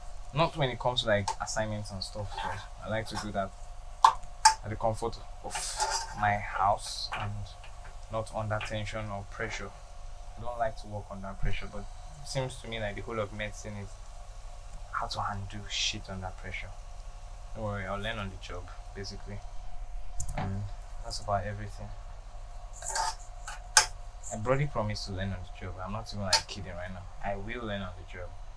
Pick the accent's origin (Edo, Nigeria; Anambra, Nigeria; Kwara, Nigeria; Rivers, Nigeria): Kwara, Nigeria; Ilorin; also born or lived in Lagos; I grew up in Ilorin, Kwara State, Nigeria. And I schooled there, my secondary school, my primary school was there. I was born in Lagos though